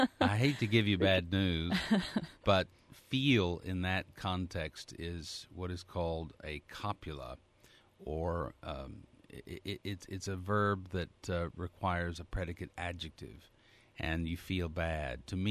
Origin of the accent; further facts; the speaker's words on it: Texas, United States; I'm a Texan.